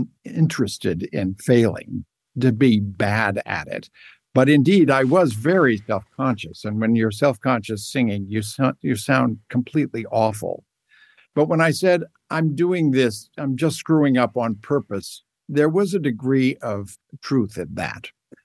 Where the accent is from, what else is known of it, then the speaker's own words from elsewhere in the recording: Ohio, United States; also born or lived in Massachusetts; Well, four places in Ohio, three in Massachusetts. I graduated from Princeton High School. I was in a theater family. It was a kind of gypsy wagon childhood.